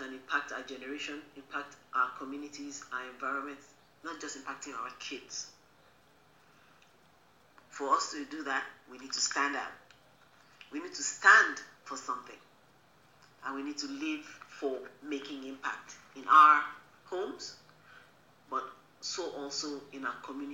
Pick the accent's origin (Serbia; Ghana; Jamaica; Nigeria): Nigeria; now in United States; I'm Nigerian. I'm a lady. I live in the United States.